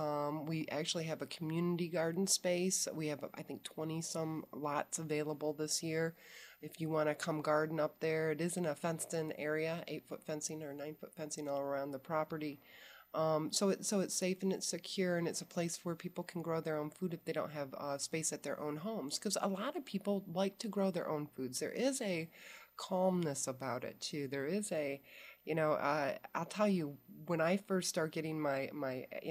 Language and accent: English; Detroit, Michigan, United States; I grew up in Detroit.